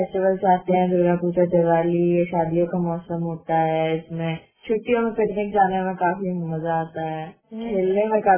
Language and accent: Hindi; Bilaspur, Chhattisgarh, India; also born or lived in Jharkhand; मैं तो देखा जाए तो नेटिव मेरा झारखंड से है और मम्मा पापा यहाँ जॉब पे हैं, तो यहाँ पर भी घर है